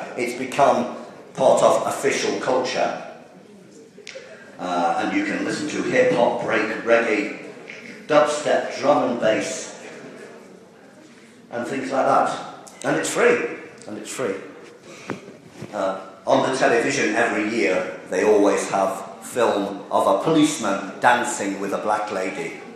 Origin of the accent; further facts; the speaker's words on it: England, United Kingdom; born there; Of course, my great-grandparents were Irish. I was born in England.